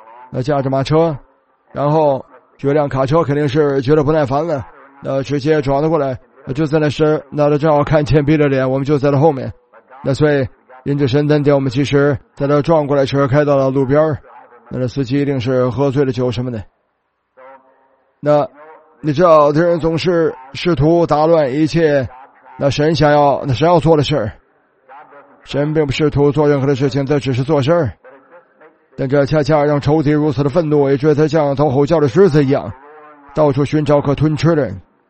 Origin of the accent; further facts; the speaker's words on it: Indiana, United States; 那让大家你们知道我是从印第安纳州来的